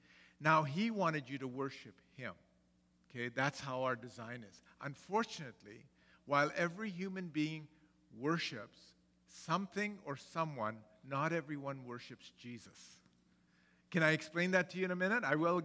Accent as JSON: {"language": "English", "town": "Karachi", "region": "Sindh", "country": "Pakistan", "tie": "born or raised there", "said": "I grew up in Pakistan. I was born in Karachi, Pakistan. For the first 10 years of my life, I was not a Christian. Well, I was a Muslim because my mother was a Muslim and my father was Anglican."}